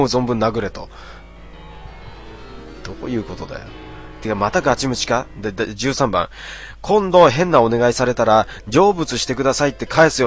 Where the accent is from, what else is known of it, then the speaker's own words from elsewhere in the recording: Kanagawa, Japan; まあ俺神奈川出身なんですけど、神奈川出身っていうか今も神奈川なんですけど